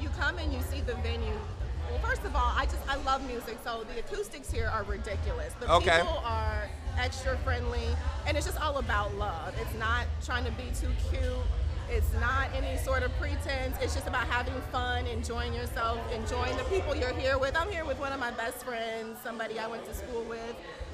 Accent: Centerville, Virginia, United States; now in Atlanta, United States; I am from Virginia by way of Atlanta, in Atlanta now.

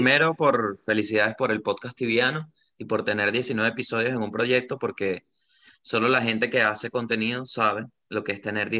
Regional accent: Venezuela; yo soy comediante de Venezuela

